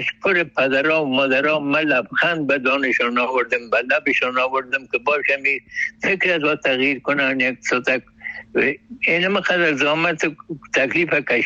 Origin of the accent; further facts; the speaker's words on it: Kabul, Afghanistan; شهر کونی کابل ولایتم هست، مدبوط نایی اول دمی کوچی خرابات بین هنرمندا تبلو شده.